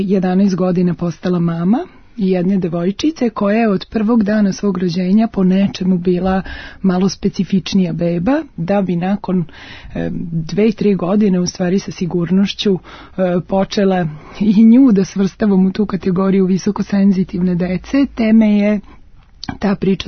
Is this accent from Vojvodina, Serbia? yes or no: yes; Novi Sad, Vojvodina, Serbia; 16 godina sam provela u savjetovalištu za porodicu Novosadske predškolske ustanove Radosno detinjstvo, jer dolazim iz Novog Sada.